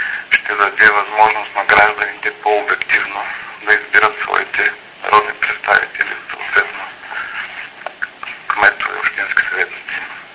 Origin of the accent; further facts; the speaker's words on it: Sevlievo, Gabrovo Province, Bulgaria; аз съм от Севлиево